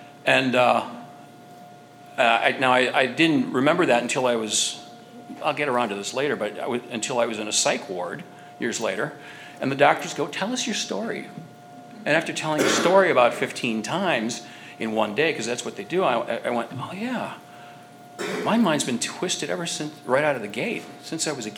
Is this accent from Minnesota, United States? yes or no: no; Illinois, United States; Now I was raised in Illinois. I could have been raised in Jamaica for all it cares.